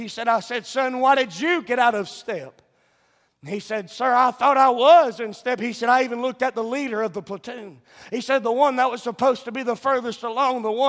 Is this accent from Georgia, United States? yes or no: yes; Savannah, Georgia, United States; There's a preacher not far from where I grew up in South Georgia, Savannah, Georgia